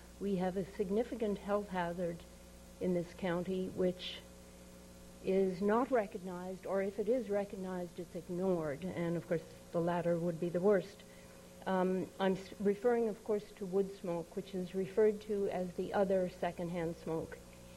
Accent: San Simeon, California, United States; from San Simeon

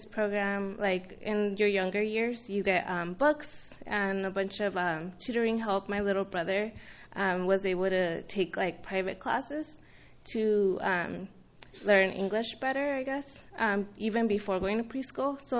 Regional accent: Santa Barbara, California, United States; also born or lived in Bakersfield; So I'm not originally from Bakersfield. I'm actually from Santa Barbara, and when I was in sixth grade, we moved to Bakersfield

